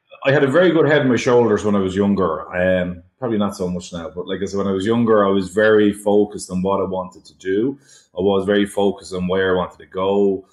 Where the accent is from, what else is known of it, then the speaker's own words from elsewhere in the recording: Rathcoole, Leinster, Ireland; I'm from Racoole, County Dublin there, where the Putchane Still is. And when I was growing up, I was working in the Putchane Still